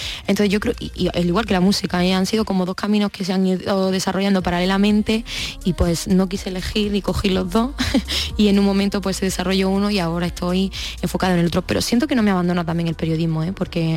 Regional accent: Granada, Andalusia, Spain; Después pasaré por Granada, por mi tierra, hombre

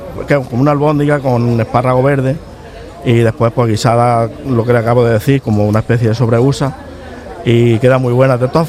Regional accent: Mecina Bombarón, Andalusia, Spain; now in Otura, Spain; Yo soy de Mecina Bombarón, de La Alpujarra.

